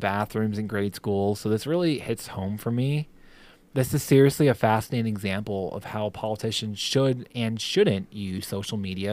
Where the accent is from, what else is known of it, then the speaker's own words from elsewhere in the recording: California, United States; born there; So, you know, I was born in Northern California.